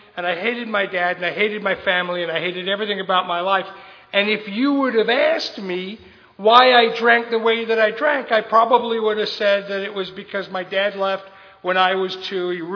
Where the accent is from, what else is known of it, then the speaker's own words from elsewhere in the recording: the north of England, United Kingdom; I'm born and raised in England to an English family, but over the years, I've lost my accent.